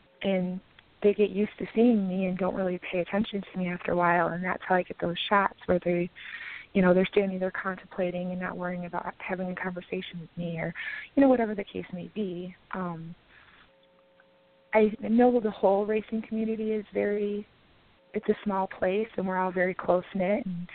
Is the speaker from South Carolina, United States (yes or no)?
no; Grand Rapids, Michigan, United States; I do. I grew up in Grand Rapids.